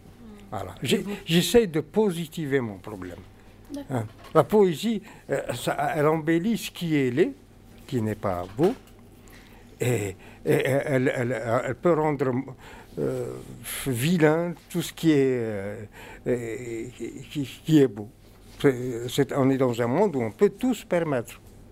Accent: Algeria; now in France; je suis algérien, hein, je n'ai pas de double nationalité, je suis algérien, comme ça, juste invité ici, en France

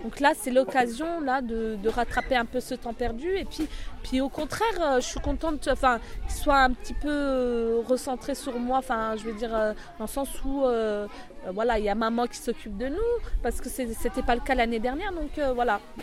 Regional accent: Besançon, Bourgogne-Franche-Comté, France; Non, moi je viens pas de cette région-là, en fait. Moi, je viens de Besançon.

